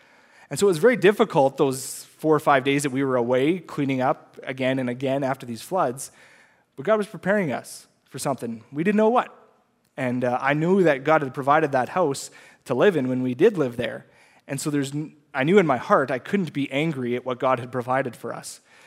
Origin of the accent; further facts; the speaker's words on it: Lloydminster, Canada; I grew up in Lloydminster.